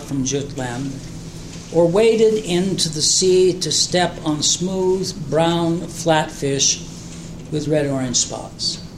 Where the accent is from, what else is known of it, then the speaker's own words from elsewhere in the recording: Los Angeles, California, United States; and I grew up in Los Angeles.